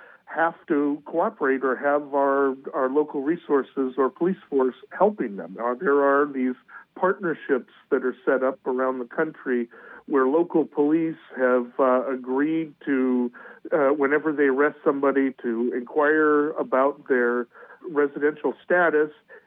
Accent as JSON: {"language": "English", "town": "Half Moon Bay", "region": "California", "country": "United States", "tie": "born or raised there", "said": "ever since I was a kid, I was raised in the Half Moon Bay area, which is down in San Mateo County."}